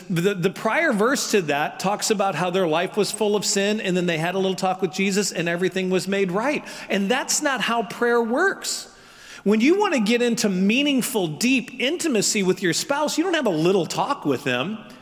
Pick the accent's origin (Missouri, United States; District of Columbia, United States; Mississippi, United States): Missouri, United States; St. Louis; I grew up in Missouri, and Missouri shares a lot in common with the South. I grew up in St. Louis, which is very metropolitan